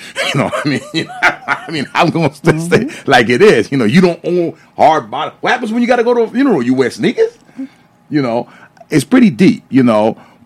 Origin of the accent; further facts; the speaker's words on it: Brooklyn, New York, United States; Growing up in Brooklyn, during my era, you know, I go back a little bit.